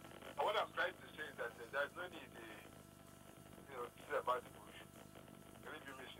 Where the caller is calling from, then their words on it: Kubwa, Federal Capital Territory, Nigeria; My name is … I'm calling from Kubwa.